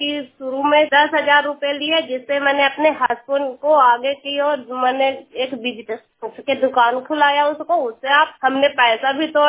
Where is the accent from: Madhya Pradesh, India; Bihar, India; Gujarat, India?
Bihar, India; Bhathar; मैं ग्राम भथर जिला नालंदा की रहने वाली हूँ।